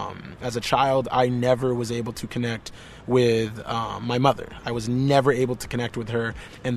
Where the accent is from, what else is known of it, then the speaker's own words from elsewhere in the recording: Vermont, United States; Growing up in Vermont had its own hardships.